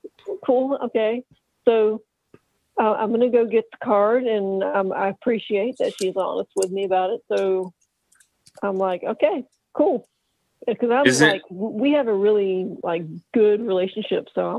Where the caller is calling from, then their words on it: Maryland, United States; It's me from Maryland